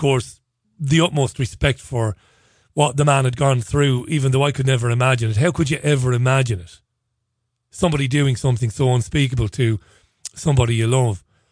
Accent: Ireland; he was fascinated by my interest in capital punishment as an Irish guy.

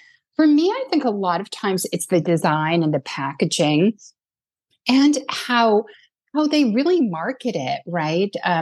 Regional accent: New Jersey, United States; You know, where I grew up in New Jersey, Tish, it was L'Oreal and Lancome had a very big production plant there.

